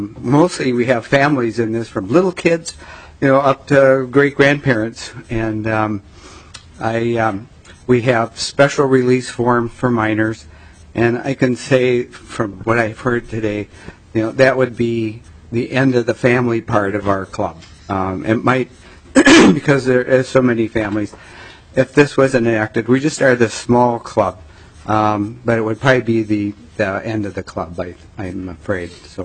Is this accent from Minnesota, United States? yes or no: yes; St. Paul, Minnesota, United States; I'm from St. Paul